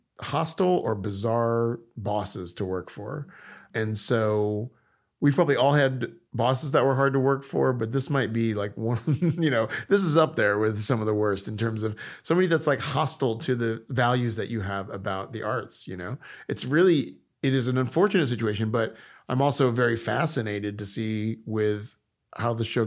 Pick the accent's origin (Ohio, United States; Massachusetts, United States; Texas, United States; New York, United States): Texas, United States; It's growing up in Texas is really interesting. And I love Texas. Like, I still visit there, and my family's still there.